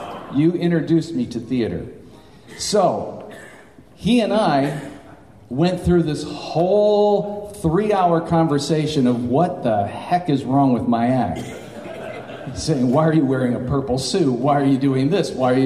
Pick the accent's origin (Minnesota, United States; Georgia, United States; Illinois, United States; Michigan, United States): Michigan, United States; Adrian; He's from my hometown of Adrian, Michigan.